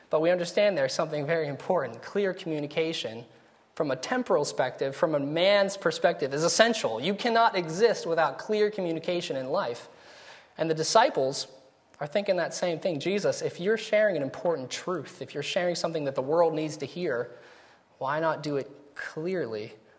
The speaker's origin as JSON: {"language": "English", "region": "West Virginia", "country": "United States", "said": "Now, some of you may not know this. Most of you probably do. I'm from West Virginia."}